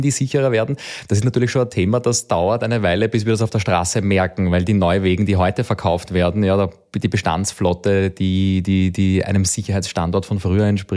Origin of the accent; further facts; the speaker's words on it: Austria; Eigentlich ist es bei uns in Österreich noch gar nicht so lange her